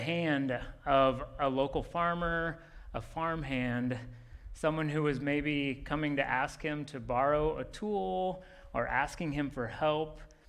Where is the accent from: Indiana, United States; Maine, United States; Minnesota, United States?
Indiana, United States; I grew up outside of a very small town in Indiana. I grew up surrounded by cornfields.